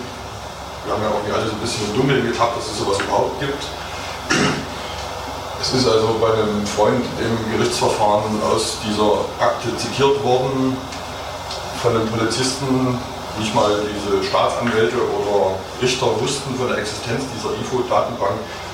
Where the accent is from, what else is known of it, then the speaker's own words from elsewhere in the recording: Dresden, Saxony, Germany; ich bin Dresdner